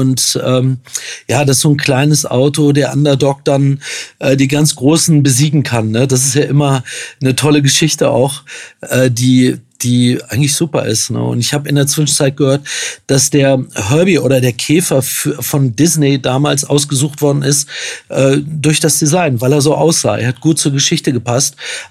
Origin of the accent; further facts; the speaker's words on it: Wolfsburg, Lower Saxony, Germany; Ich bin nicht geboren in Wolfsburg, aber dort aufgewachsen.